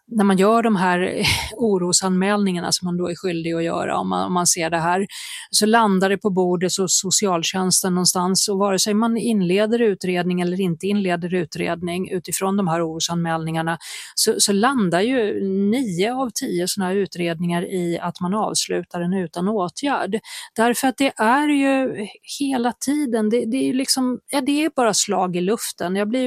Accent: Södertälje, Stockholm County, Sweden; born there; Och i Södertälje där jag är född

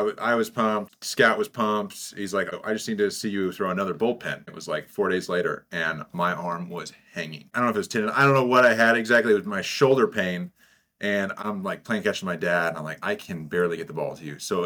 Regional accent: Olathe, Kansas, United States; Yeah, I grew up in Olathe. I went to Olathe East first and then transferred to Gardner halfway through my junior year.

